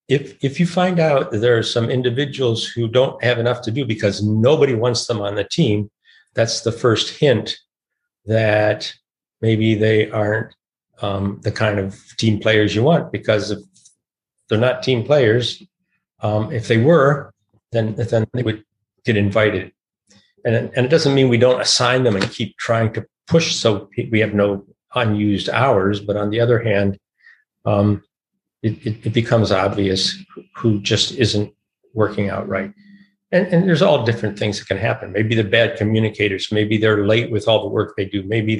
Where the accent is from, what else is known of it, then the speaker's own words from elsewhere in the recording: Sudan; born there; So I was born in Sudan, Africa.